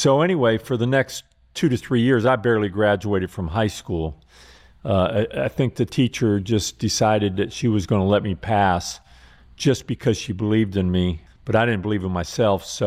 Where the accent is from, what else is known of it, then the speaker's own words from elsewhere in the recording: Canton, Ohio, United States; So what had happened, Scott, is when I grew up in Canton, Ohio.